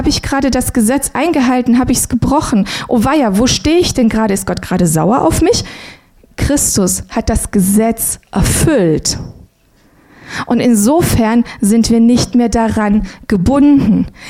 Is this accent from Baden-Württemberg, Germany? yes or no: yes; Baden-Württemberg, Germany; Ich bin ja im Schwabenland aufgewachsen, gell? Und da wird geschafft, du.